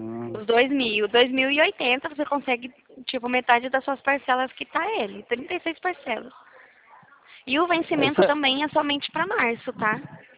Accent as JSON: {"language": "Portuguese", "region": "São Paulo", "country": "Brazil", "said": "sou de São Paulo, perto de Limeira."}